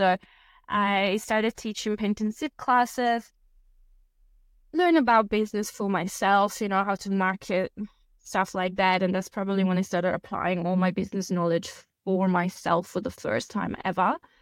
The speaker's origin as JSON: {"language": "English", "country": "Italy", "tie": "born or raised there", "said": "So when I grew up in Italy has an interesting school system"}